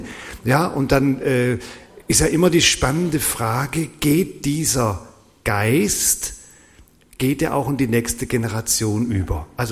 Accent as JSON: {"language": "German", "town": "Wuppertal", "region": "North Rhine-Westphalia", "country": "Germany", "moved": "yes", "said": "ich komme ja ursprünglich aus dem Norden, Wuppertal"}